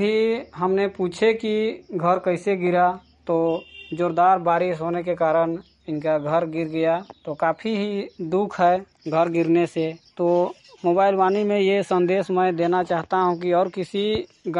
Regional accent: Budhmu, Jharkhand, India; बुढ़मू से हूँ।

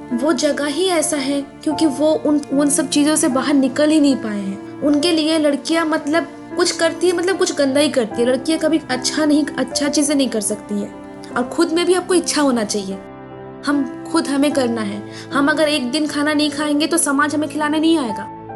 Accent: Jharkhand, India; और मैं झारखंड की रहने वाली हूँ। झारखंड का एक जिला है जमशेदपुर, उससे करीब 40 किलोमीटर दूर एक छोटे से गांव की रहने वाली हूँ।

